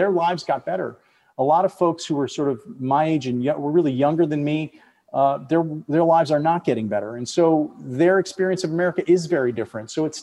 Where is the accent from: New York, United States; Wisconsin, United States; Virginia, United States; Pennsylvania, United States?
Wisconsin, United States; I come from Wisconsin and I spent a lot of time still back in my home state.